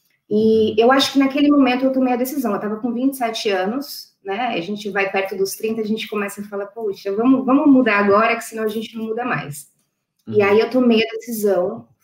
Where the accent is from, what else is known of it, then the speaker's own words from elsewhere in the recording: São Paulo, Brazil; moved away as an adult; now in Dublin, Ireland; eu sou de São Paulo. Eu estou em Dublin fazem 5 anos e meio, mais ou menos 5 anos e meio. Eu saí no dia 1º de janeiro de 2015